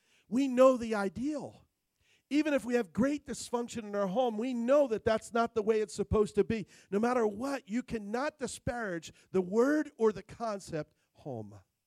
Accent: New Jersey, United States; also born or lived in California / New York; I guess my home, I was born in California, lived in New York, but I guess my home is New Jersey. I lived there most of my life growing up. That's home.

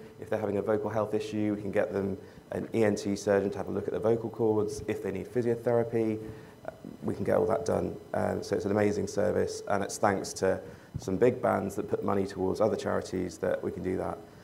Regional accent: London, United Kingdom; I'm from London, England.

